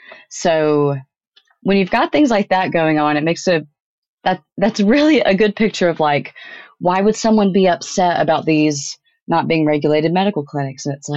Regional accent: Tennessee, United States; My home state of Tennessee

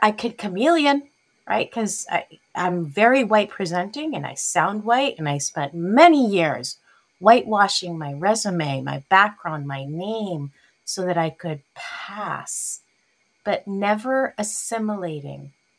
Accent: Caracas, Capital District, Venezuela; I identify as Caraqueña because I'm from Caracas. Right? And if I'm speaking to a fellow Latin American, most of the time they can peg me as Venezuelan.

